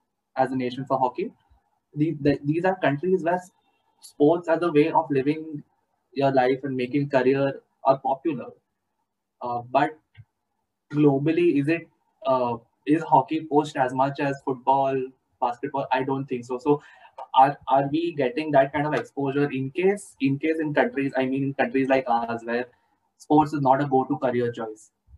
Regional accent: India; English is a second language; The closest I've been to hockey is seeing kids from another school with the hockey kit. That's about it. My school had nothing to do with the sport, unfortunately enough.

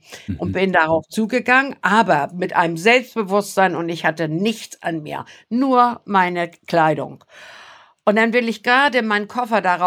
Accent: Germany; Ich sag, ich bin Deutsche.

